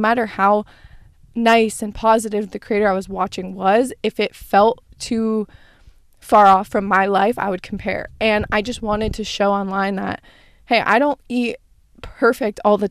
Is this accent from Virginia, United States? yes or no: no; Arizona, United States; now in California, United States; I grew up in Arizona, so obviously the summers are brutal. And I feel like I just look forward to colder weather so much, except now that I live in California